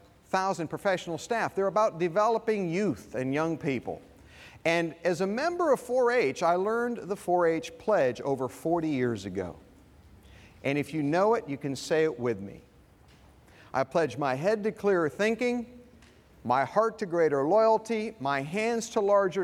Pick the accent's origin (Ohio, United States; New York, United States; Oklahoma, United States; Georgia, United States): Ohio, United States; I grew up in Northeast Ohio.